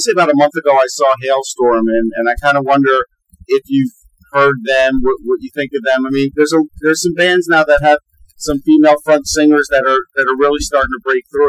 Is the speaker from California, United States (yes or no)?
no; New York, United States; I live near Philly, but I'm from New York